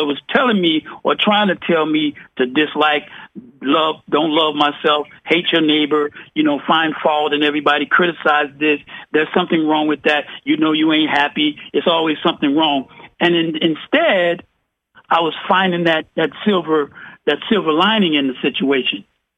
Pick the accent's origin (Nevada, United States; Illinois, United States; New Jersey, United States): Illinois, United States; Chicago; So, you know, growing up in the ghettos, growing up in the projects, growing up in Southside Chicago, all of this kind of stuff, that there's a certain type of energy, right?